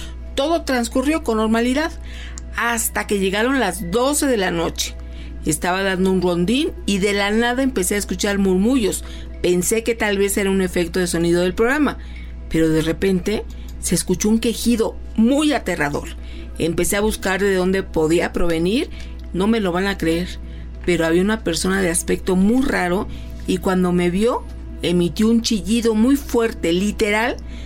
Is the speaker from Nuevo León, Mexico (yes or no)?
no; Oaxaca, Mexico; soy del estado de Oaxaca.